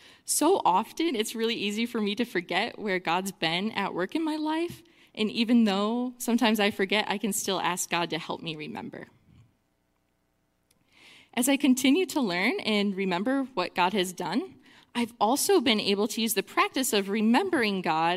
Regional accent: Rochester, New York, United States; now in Potsdam, United States; I grew up in the Rochester area

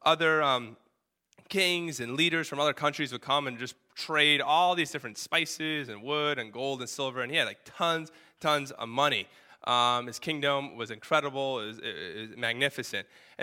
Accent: Connecticut, United States; now in New Hampshire, United States; Because when I grew up in Connecticut, my dad had a software company he started.

